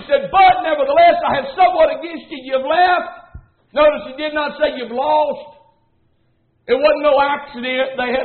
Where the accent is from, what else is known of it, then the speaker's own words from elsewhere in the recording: United States; Now, I'm not sorry I'm from America.